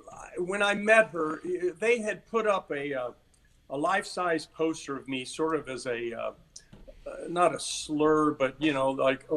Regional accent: the South, United States; I'm from the South.

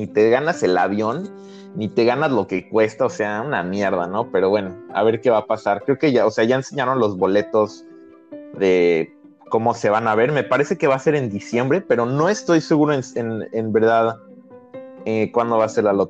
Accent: Mexico; nosotros, o sea, como mexicanos tenemos ahorita el mejor ejemplo

